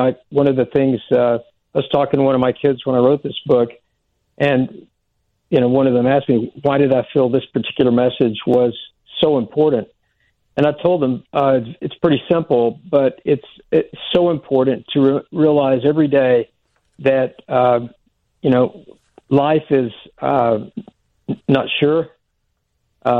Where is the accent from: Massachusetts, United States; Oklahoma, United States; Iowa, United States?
Oklahoma, United States; I grew up in Oklahoma, and when the Oklahoma City bombing happened at the Murrah Building